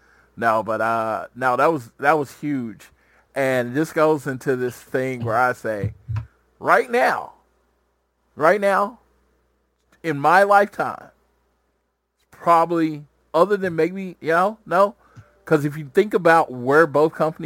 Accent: Oklahoma, United States; Of course, if you need reference, I am from Oklahoma.

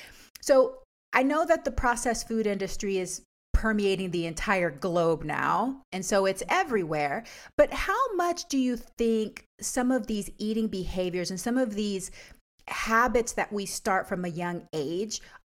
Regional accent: United States; because we're also American, right?

